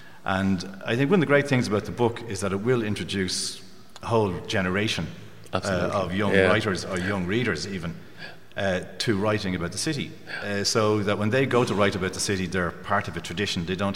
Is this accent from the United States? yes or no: no; Dublin, Leinster, Ireland; also born or lived in Amsterdam; I suppose growing up in Finglas, I always had this very strong sense that you were on the edge of the city.